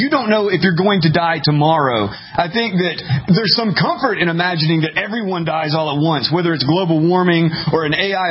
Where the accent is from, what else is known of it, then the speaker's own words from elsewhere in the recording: Tennessee, United States; I grew up in East Tennessee. I know all about it.